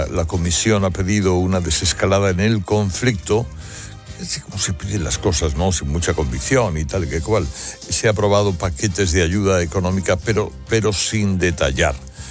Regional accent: Spain

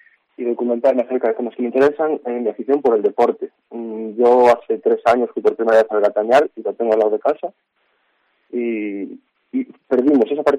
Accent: Bueu, Galicia, Spain; Yo soy de Bueu y desde hace 3 años

